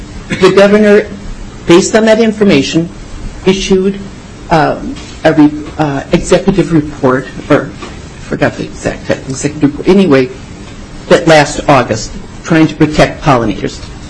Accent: Winona, Minnesota, United States; now in Sherwood, United States; I'm from Sherwood, Minnesota. I grew up in Winona, Minnesota.

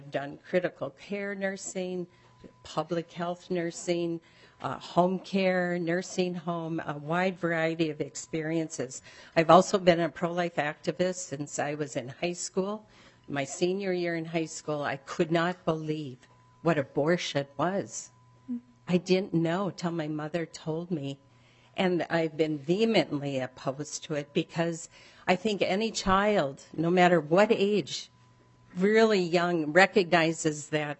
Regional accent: Rochester, Minnesota, United States; I'm from Rochester, Minnesota.

